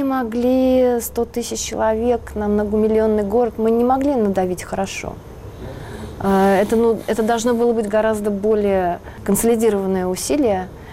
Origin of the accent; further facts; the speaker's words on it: Moscow, Russia; я выросла в Москве, что я ее люблю, я люблю Чистые пруды